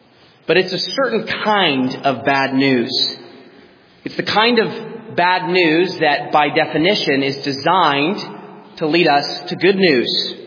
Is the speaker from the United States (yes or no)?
no; Canada; Or as they do in my home country of Canada, tobacco companies are legally required to put graphic images on their packaging.